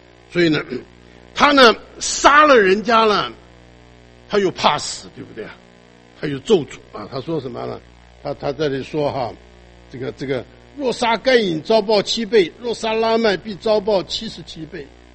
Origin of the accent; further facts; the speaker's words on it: China; 你看我们中国人的名字有的很响亮啊，啊，那个名字取得做父母的寄望